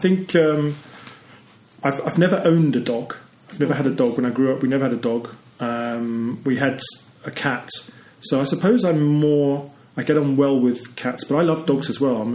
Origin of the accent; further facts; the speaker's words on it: England, United Kingdom; I grew up in England.